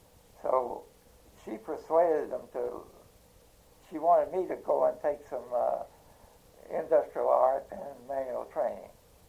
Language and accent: English; Oakton, Virginia, United States; also born or lived in Harrisonburg, Virginia; My father moved away when I was about 3 or 4 to Oakton, Virginia, which is not far from Washington here. And I lived there until I was about 12 years old.